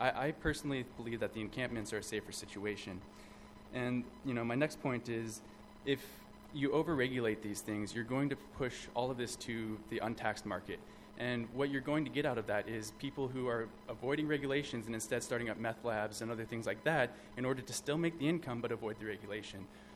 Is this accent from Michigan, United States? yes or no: no; Colorado, United States; I'm from Colorado